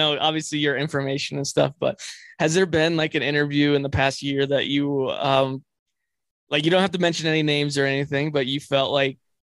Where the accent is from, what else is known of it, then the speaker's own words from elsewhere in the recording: San Bernardino, California, United States; because living, like growing up in San Bernardino, you know, there's like crimes and murders and, you know, meth labs all the time.